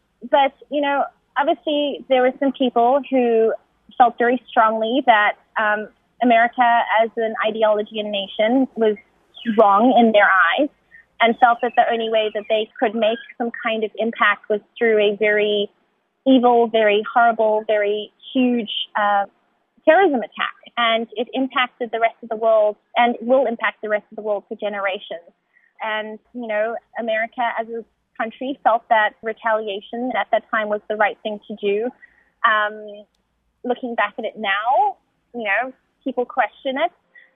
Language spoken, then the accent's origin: English; South Africa; now in United States; as a South African citizen and a green card holder, I decided to enlist in the U.S. Army.